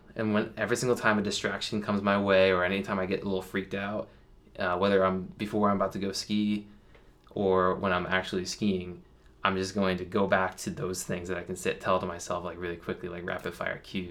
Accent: United States; As an American individual, I had to hold an average of 3:41 just to qualify.

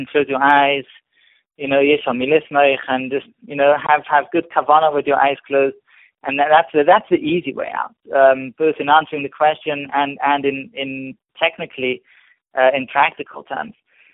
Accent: United Kingdom; Well, I assume you think trousers because you know I'm a Brit.

